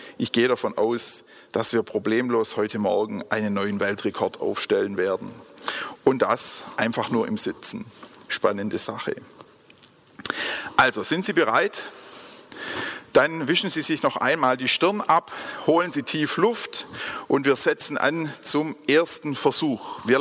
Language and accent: German; Germany; wir als Deutsche besonders